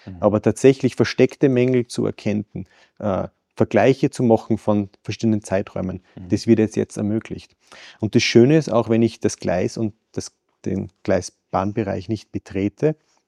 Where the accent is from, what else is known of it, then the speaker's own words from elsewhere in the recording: Salzburg, Austria; born there; Ich bin gebürtiger Salzburger, Baujahr 87